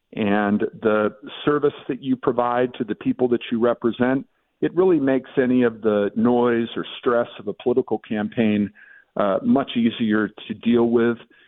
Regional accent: Ohio, United States; when I was the youngest person elected to city council in my hometown in Ohio.

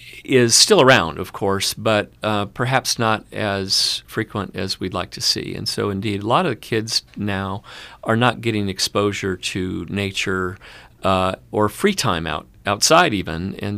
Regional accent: Tucson, Arizona, United States; I grew up in Tucson, and very fortunate to grow up in an area of Tucson that was pretty wild. We were sort of on the edge of town at that time

